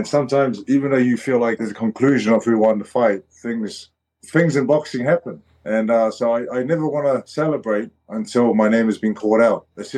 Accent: Auckland, New Zealand; growing up in South Auckland

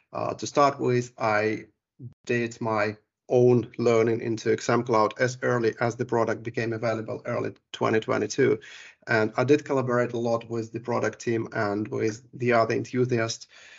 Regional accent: United Kingdom; the United Kingdom where I did a transit through, which is my home country

